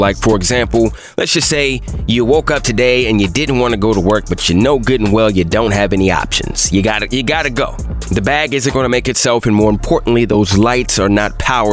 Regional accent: Bowie, Maryland, United States; moved away; also born or lived in Buffalo; I was just a few months away from making the move from my hometown of Bowie, Maryland to Buffalo, New York.

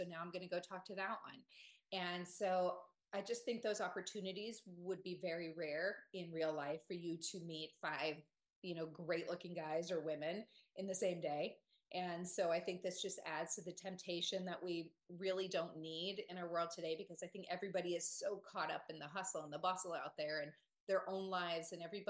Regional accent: Dallas, Texas, United States; Shout out to Dallas. That's my hometown. That's where I moved from.

